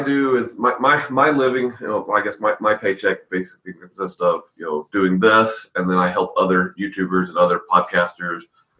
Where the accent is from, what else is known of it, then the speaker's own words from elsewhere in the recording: Georgia, United States; Born and raised in Georgia.